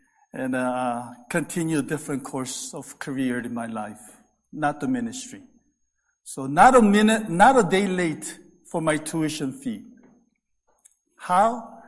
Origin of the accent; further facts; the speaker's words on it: California, United States; I'm a California, Southern California boy, right? A beach bum. I grew up in Southern Cal, went to college at UC Santa Barbara, which is right on the beach.